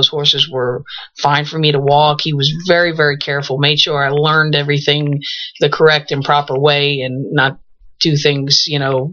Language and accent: English; Long Island, New York, United States; I'm originally from New York.